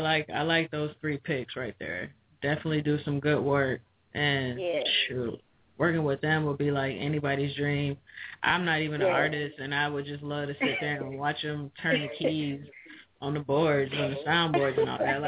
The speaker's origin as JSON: {"language": "English", "region": "Ohio", "country": "United States", "lives_now": "Florida, United States", "said": "Because I'm from Ohio. I live in Florida now"}